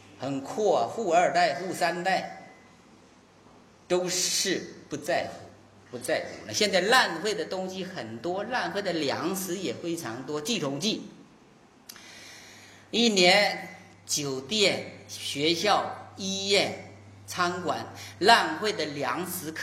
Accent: Fujian, China; 你看我们福建人哈、啊，福建人跟浙江人的基本理念是不一样的。

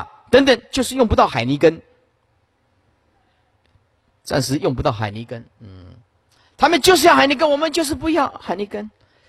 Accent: Sihu, Yunlin County, Taiwan; 毕竟我们出生的地方是云林县四湖乡，对吧？林厝村，师父出生的地方是一个小农村啊，小农村靠近台西的港口海港

